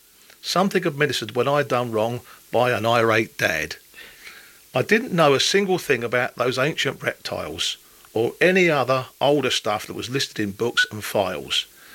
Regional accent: London, United Kingdom; because I'm from London

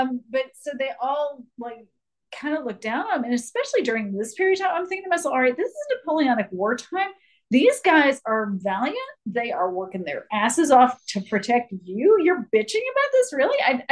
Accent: Savannah, Georgia, United States; we are from Savannah.

